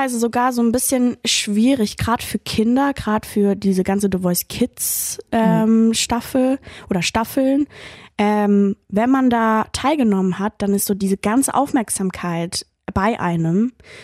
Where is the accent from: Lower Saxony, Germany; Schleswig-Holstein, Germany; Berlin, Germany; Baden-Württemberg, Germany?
Baden-Württemberg, Germany; Mannheim; Ich komme ja aus Mannheim